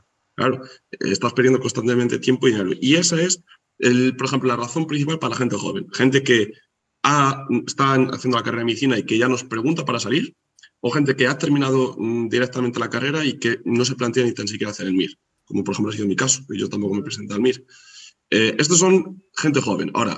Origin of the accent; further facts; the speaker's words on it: Ourense, Galicia, Spain; now in Cologne, Germany; yo que soy gallego, ¿no? Y soy de Orense y me hace ilusión estar cerca de mi familia en Orense